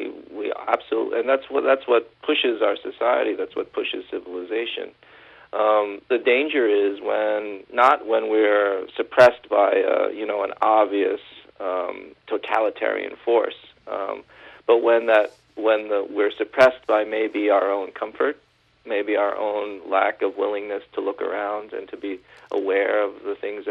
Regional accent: United States; And I think that's part of what came into the book for me as an American.

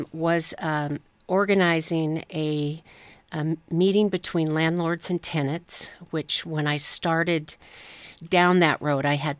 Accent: Spokane, Washington, United States; So I was born and raised in Spokane

